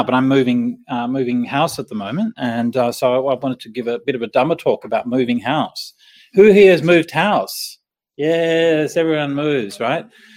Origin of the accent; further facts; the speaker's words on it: Perth, Western Australia, Australia; born there; also born or lived in Manning / Mount Lawley / Atterdale / Claremont; I was born in Perth. I lived in Manning. Don't remember my first house at all. And then we went to Mount Lawley. We had a big backyard with a fig tree in it. And then to Atterdale, near the river. It's nice. And then we went to Claremont and Crawley.